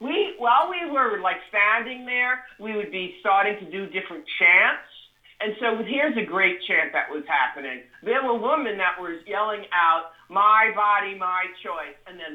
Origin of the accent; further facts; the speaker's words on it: New York, United States; Now, as a New Yorker, you know you get there